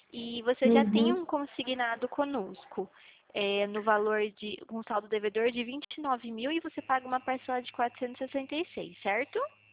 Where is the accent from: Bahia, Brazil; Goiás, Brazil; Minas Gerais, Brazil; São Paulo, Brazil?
São Paulo, Brazil; Rio Claro; Eu sou de Rio Claro.